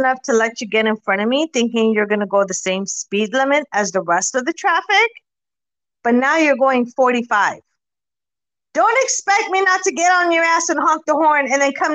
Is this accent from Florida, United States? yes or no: no; California, United States; I'm originally from California. So I've lived through that for like fucking almost 20 years.